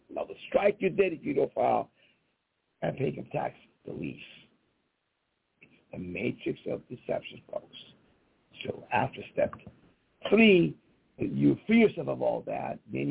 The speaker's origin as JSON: {"language": "English", "country": "Iran", "said": "I came from Iran. We had no freedoms there, right?"}